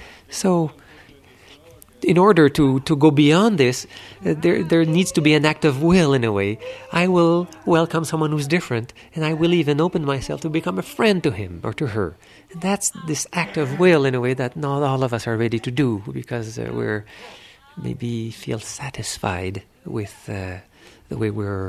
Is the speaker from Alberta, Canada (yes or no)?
no; Quebec, Canada; I'd go in that house in the outskirts of my hometown in Abitibi, northwestern Quebec.